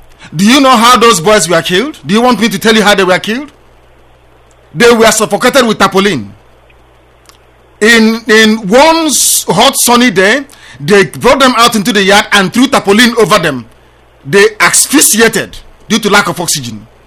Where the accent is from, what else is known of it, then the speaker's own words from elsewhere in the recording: Eastern Nigeria, Nigeria; Yes, what I tell them is that I come from the occupied territory of Biafra.